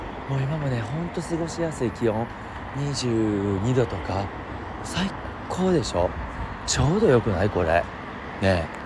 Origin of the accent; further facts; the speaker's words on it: Osaka, Japan; 私も大阪の人で、それでまあ関西の人なのね